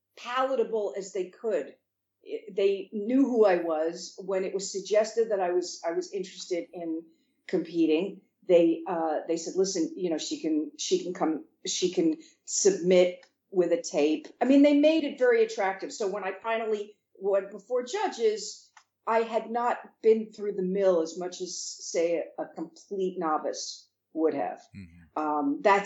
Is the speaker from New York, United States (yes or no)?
yes; New York City, New York, United States; born there; also born or lived in California; I was born in New York, but my family lives in San Diego. So, I mean, I graduated from high school in Southern California. It's not that I'm unfamiliar with the mindset, but I was born in New York City.